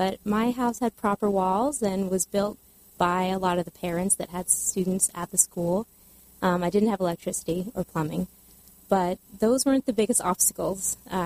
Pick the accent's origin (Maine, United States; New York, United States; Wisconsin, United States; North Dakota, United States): Maine, United States; Berwick; also born or lived in Japan / Utah; I grew up in Maine, moved to Maine when I was in fifth grade. Uh-huh. I lived a little bit in Utah and was born in Japan, but I lived in Berwick, Maine, which is in southern Maine, very near the New Hampshire border.